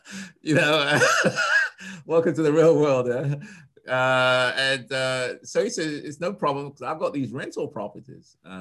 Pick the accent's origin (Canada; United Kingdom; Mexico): United Kingdom; England; also born or lived in Ghana; now in United States; I was born in Ghana, and then when we were 5 years old, I moved to England. So I lived in England until I came to the US October the 17th, 1985